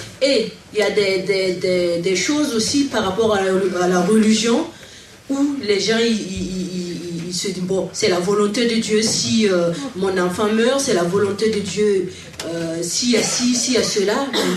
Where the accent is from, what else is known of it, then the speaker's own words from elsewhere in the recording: Burkina Faso; Bon, mais je suis burkinabé.